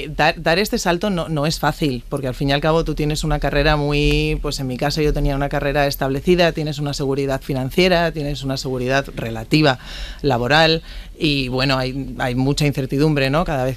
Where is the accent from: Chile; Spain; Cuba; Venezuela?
Spain; La Rioja; acabo en La Rioja, ¿no? Que es mi tierra y que es una tierra que adoro. O sea, mi familia realmente es del norte. Mi padre es del País Vasco y mi madre es de Asturias.